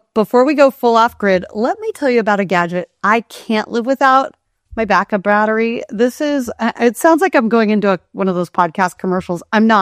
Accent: Kenai, Alaska, United States; Oh no, I grew up in Kenai, Alaska. I was doing stuff that was super dangerous.

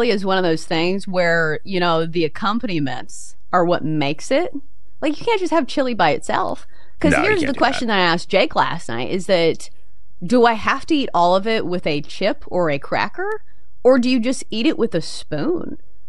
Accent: Hendersonville, Tennessee, United States; Okay, so I am from Hendersonville, Tennessee, and there is a swimmer from here that was a very, very good swimmer.

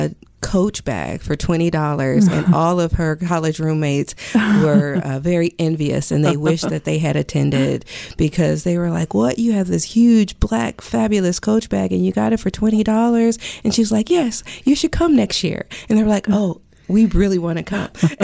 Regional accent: Compton, California, United States; Originally, I'm from Compton

